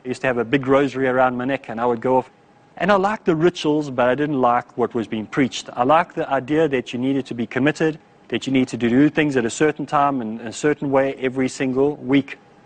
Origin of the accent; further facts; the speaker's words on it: South Africa